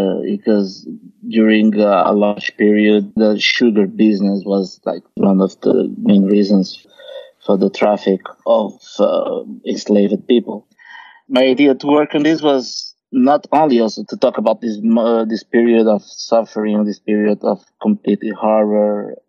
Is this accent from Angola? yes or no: yes; Angola; I'm from Angola, and people that were trafficked from the transatlantic slavery commerce, a third of those people, they came from Angola.